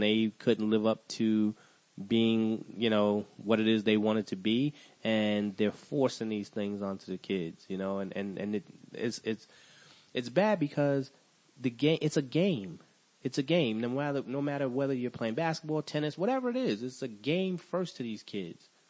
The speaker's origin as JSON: {"language": "English", "town": "New York City", "region": "New York", "country": "United States", "tie": "born or raised there", "said": "Like growing up in New York City, that was like basketball was everything."}